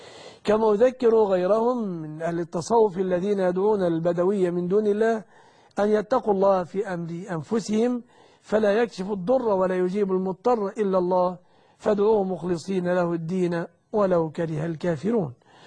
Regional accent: Egypt; أن يحفظ بلادنا مصر آمنة مطمئنة من كل مكروه ومن كل سوء

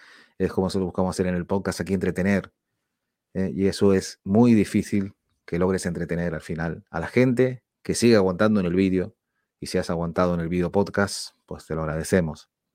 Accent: Canary Islands, Spain; accent: Canarian; Pues mira, pues a veces me dice que yo tengo voz de podcaster y mi acento canario, ¿no? Aunque cuando hago la voz así más para el podcast, no está tan acentuado el acento canario, ¿no?

